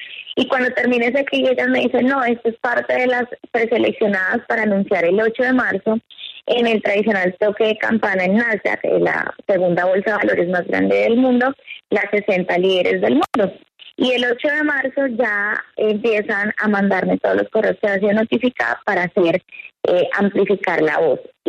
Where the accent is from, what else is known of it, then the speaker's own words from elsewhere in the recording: Colombia; como colombiana sé que hay más mujeres colombianas que están haciendo cosas maravillosas